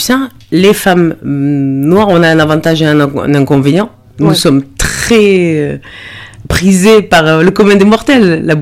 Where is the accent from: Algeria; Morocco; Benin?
Morocco; quand on est d'origine ethnique africaine, ben moi, je suis marocaine et touareg.